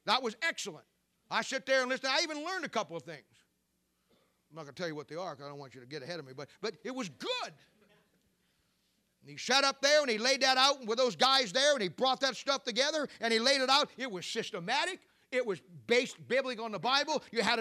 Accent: Canton, Ohio, United States; Back in my hometown church in Canton, Ohio, we started back in the 1970s.

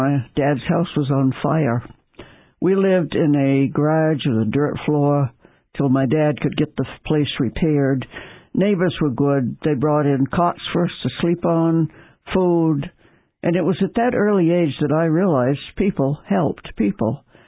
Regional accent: Newport, Vermont, United States; born or raised there

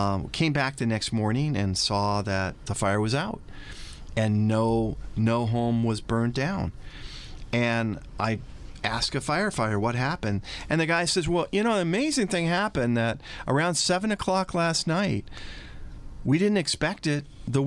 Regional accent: Glendale, California, United States; I grew up in Glendale, California, and still love Glendale, Holy Family Church.

